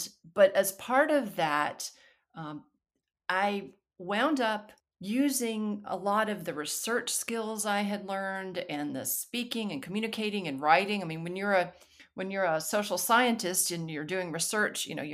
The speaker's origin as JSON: {"language": "English", "region": "Alabama", "country": "United States", "tie": "born or raised there", "also_born_or_lived": "North Carolina", "moved": "as an adult", "said": "I grew up in Alabama and, it was around plants and some, and used to complain bitterly about being made to work in the garden."}